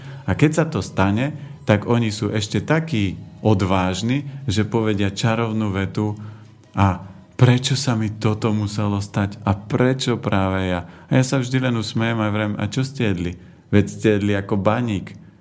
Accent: Žilina Region, Slovakia; tým, že som z Oravy

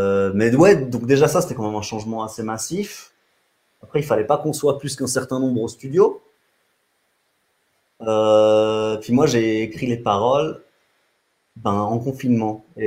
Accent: Geneva, Switzerland; on est de Genève, donc c'était pas un problème pour enregistrer

